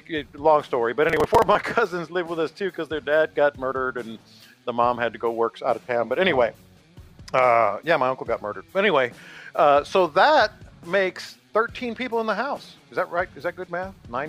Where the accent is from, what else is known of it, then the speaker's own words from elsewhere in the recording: San Antonio, Texas, United States; Keep in mind, like families like where I was growing up in San Antonio, and there are a lot of families like this.